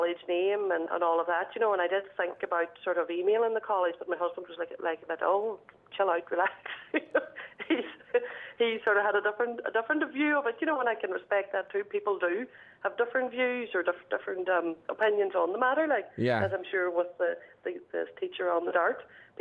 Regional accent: Convoy, Ulster, Ireland; Well, I live in Convoy. At the minute I'm working, I work in the in Northern Ireland, but I'm from Convoy, County Donegal.

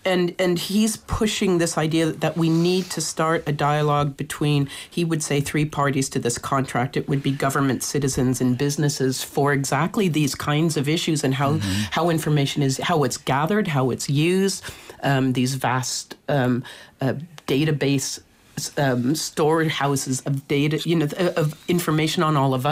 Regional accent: United States; as an American, I had my absentee vote, so I did my vote.

